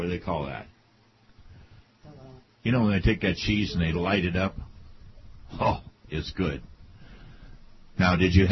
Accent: Ohio, United States; I got to tell you, I'm originally from Ohio, and I've always had respect for George Voinovich.

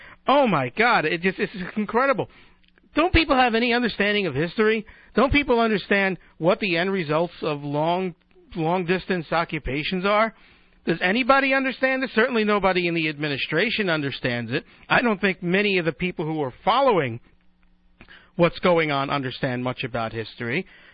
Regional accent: New York, United States; born there; now in Chicago, United States; And, yes, I know I don't have a Chicago accent because I was born in New York.

